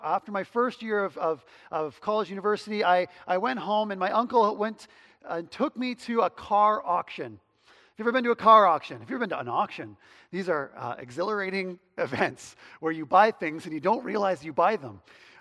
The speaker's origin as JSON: {"language": "English", "region": "New Brunswick", "country": "Canada", "tie": "born or raised there", "also_born_or_lived": "Saskatchewan", "said": "In particular, I'm from New Brunswick, okay? So if you haven't learned that yet, I grew up in New Brunswick, and I went to school in Saskatchewan."}